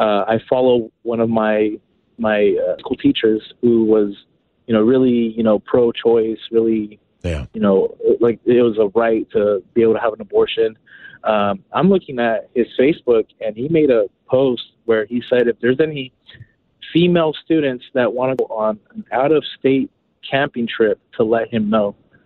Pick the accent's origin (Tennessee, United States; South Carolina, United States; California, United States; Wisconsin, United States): California, United States; I'm from the Central Valley here in California